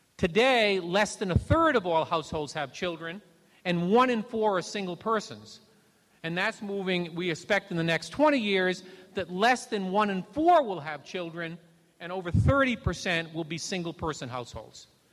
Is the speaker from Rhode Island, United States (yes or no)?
yes; Providence, Rhode Island, United States; born there; I live where I was born in Providence, Rhode Island. Nice urban, small urban place in the Northeast.